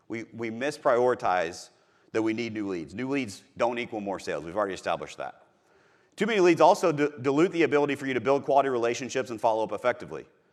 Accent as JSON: {"language": "English", "region": "Missouri", "country": "United States", "said": "So I'm from Missouri, and in Missouri we have fences and neighborhoods"}